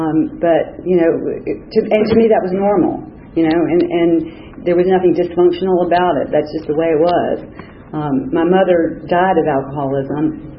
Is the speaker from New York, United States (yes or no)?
no; Memphis, Tennessee, United States; I grew up in Memphis, Tennessee in the mid-50s, and I'm the second oldest of five children.